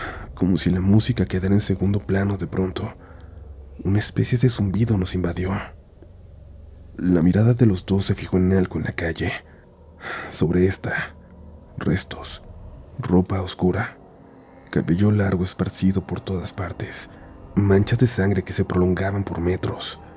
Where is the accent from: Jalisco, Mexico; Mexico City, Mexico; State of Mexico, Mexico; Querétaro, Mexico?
Jalisco, Mexico; Guadalajara; Guadalajara, ciudad de donde soy originaria y en la que siempre he vivido